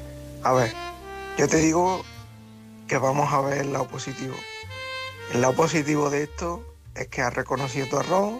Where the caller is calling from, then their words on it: Córdoba, Andalusia, Spain; corresponsal de Córdoba